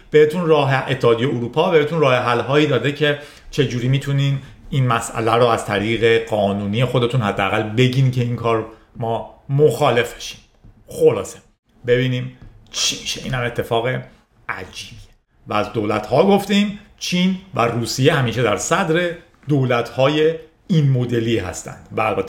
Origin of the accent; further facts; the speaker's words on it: Iran; ولی من و شما از ایرانیم